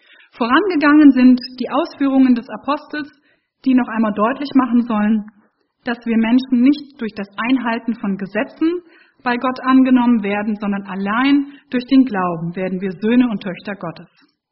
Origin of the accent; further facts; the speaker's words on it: Hesse, Germany; als ich mein FSJ in Baden-Württemberg, im südlichen Baden-Württemberg gemacht habe, als Hessin